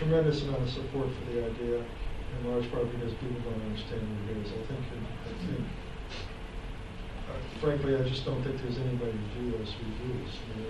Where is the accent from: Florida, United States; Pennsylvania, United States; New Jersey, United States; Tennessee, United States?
New Jersey, United States; The only reason I knew about it, because I grew up in New Jersey.